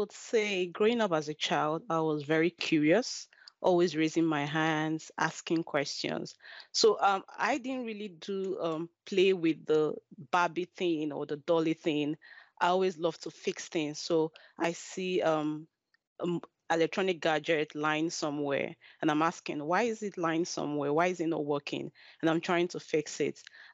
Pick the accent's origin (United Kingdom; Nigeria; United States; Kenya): Nigeria; went back to Nigeria, because I'm from Nigeria and born and raised in Nigeria.